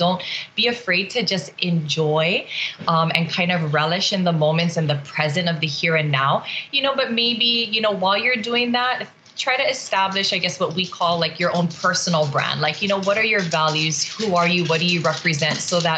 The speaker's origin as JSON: {"language": "English", "region": "Hawaii", "country": "United States", "tie": "born or raised there", "said": "I am a Big Island girl, born and raised on Hawaii Island, out in Honolulu."}